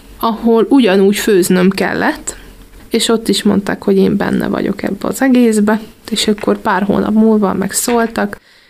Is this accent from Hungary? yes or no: yes; Great Hungarian Plain, Hungary; mivel ugye alföldi lány vagyok, ezért szeretem az egyszerűbb ételeket